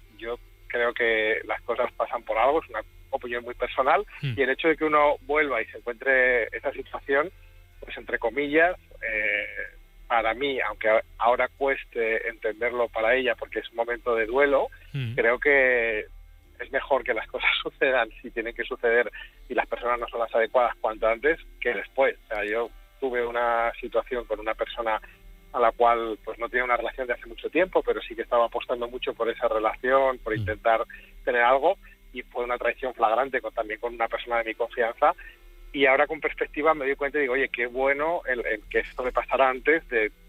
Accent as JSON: {"language": "Spanish", "town": "Toledo", "region": "Castilla-La Mancha", "country": "Spain", "moved": "yes", "lives_now": "Barcelona, Spain", "said": "Bueno, yo soy de Toledo, pero vivo en Barcelona."}